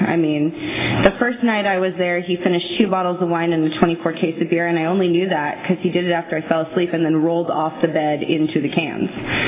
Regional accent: California, United States; born there; now in Visalia, United States; I was born in California, and I moved to Visalia when I was about 2 years old.

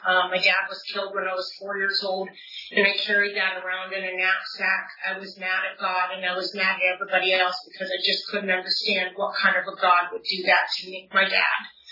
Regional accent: Ohio, United States; now in California, United States; You know, I'm from Ohio, so I've been out here in California for about 3 years.

